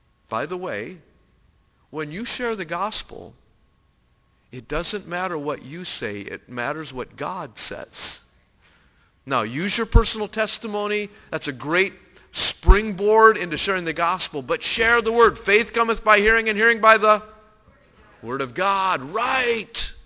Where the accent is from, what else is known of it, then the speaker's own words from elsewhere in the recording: Denver, Colorado, United States; we're out in Colorado, and it was an area where I had grown up, had been born in Denver, so I have family out there still to this day